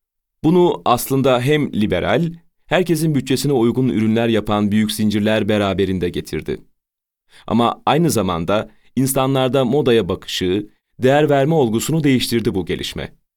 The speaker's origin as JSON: {"language": "Turkish", "region": "Istanbul", "country": "Turkey", "tie": "born or raised there", "also_born_or_lived": "Bursa / Edirne / Vienna", "said": "İstanbul doğumluyum. Çocukluğum Bursa, Edirne ve İstanbul'da geçti. İstanbul Alman Lisesi'ni bitirdikten sonra Avusturya'nın başkenti Viyana'da üniversitede işletme tahsil ettim."}